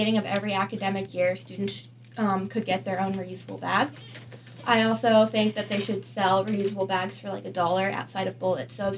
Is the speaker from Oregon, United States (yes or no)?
no; California, United States; Well, I'm from California, and in California in 2016, on the ballot was a proposition to ban all plastic bags.